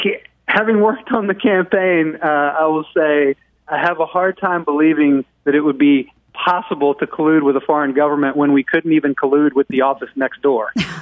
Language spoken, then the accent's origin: English; Alabama, United States; I'm from Alabama, and I owned a news outlet in Alabama, covered Jeff Sessions for many years.